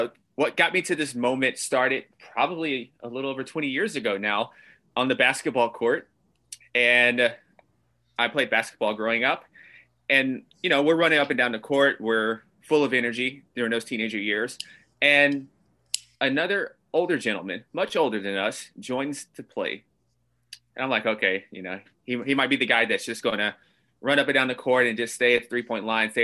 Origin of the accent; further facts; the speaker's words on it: Nashville, Tennessee, United States; People in New York, because I'm from Nashville, Tennessee. So New York's very different, to say the least.